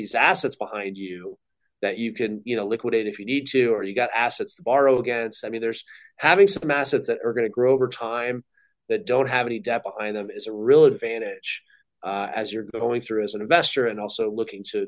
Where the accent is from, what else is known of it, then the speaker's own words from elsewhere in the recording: United States; but it's not counterintuitive to me as an American.